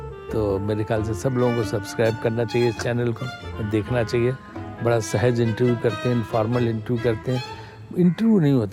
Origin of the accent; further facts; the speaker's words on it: Kanpur, Uttar Pradesh, India; मैं तो कानपुर का खुद हूँ पला बड़ा हुई हूँ तो मैं तो खुद कानपुर चाहता हूँ।